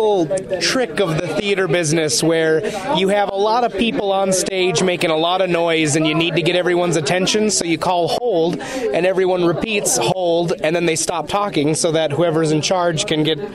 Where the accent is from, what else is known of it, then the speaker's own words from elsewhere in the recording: Malacca, Minnesota, United States; I am originally from Malacca, Minnesota, about 30 minutes away from St. Cloud.